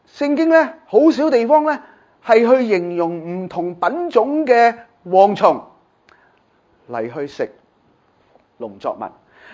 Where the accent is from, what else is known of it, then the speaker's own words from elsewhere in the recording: Guangdong, China; 那我们广东人呢当然没有头抽啦